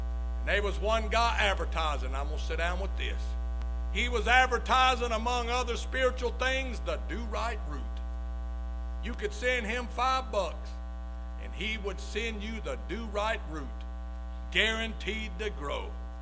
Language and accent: English; Mobile, Alabama, United States; For those of you who didn't know, I was raised in Mobile, Alabama.